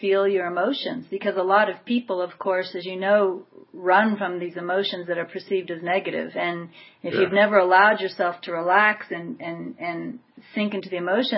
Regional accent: Kansas, United States; You know, I was raised in Kansas.

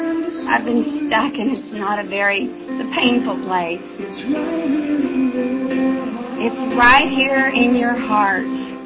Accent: Galveston, Texas, United States; He came to my hometown of Galveston, Texas. He met my family and my mother.

